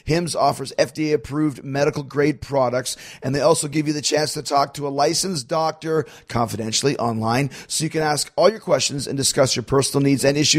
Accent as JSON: {"language": "English", "country": "United States", "tie": "born there", "said": "That's just that's one thing that I was very lucky with is I was born in the States, but yeah. I was a dual citizen, so I could never had to worry about that."}